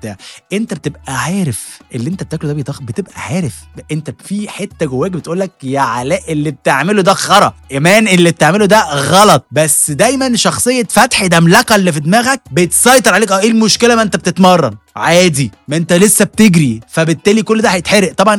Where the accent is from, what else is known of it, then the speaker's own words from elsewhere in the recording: Egypt; احنا طبعا كمصريين او كعرب عندنا اقتناع ان الشرب عامه ما بتخنش